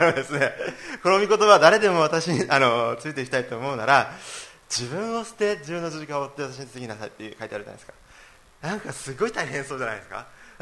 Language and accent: Japanese; Saga, Japan; で私は佐賀の人間だったので